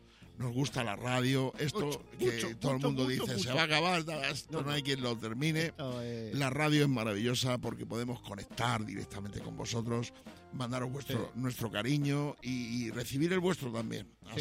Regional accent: Extremadura, Spain; Él llevaba todo, además productos extremeños de mi tierra, tío.

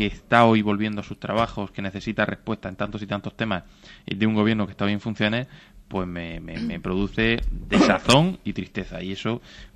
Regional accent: Murcia, Region of Murcia, Spain; born there; yo soy nacido en Murcia y yo a Cataluña la siento como parte de mi tierra

